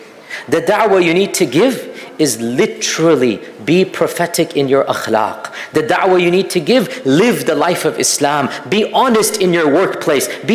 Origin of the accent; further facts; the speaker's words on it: Texas, United States; I mean, I'm from Texas.